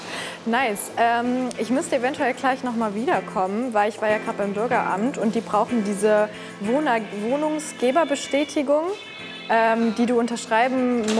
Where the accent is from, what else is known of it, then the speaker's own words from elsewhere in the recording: Berlin, Germany; Ich bin Berlinerin, Oma.